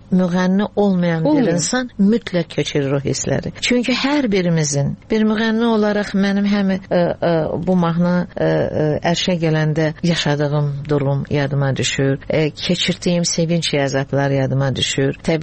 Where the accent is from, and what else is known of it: Baku, Azerbaijan; born there